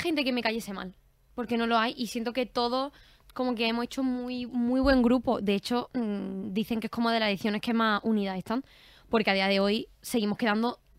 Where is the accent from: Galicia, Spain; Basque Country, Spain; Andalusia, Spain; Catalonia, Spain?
Andalusia, Spain; Granada; O sea, somos las dos de Granada, ella es de Huetortájar y mi madre es de Villanueva de Mesía, que es del pueblo de al lado, que es como, yo lo considero mi pueblo.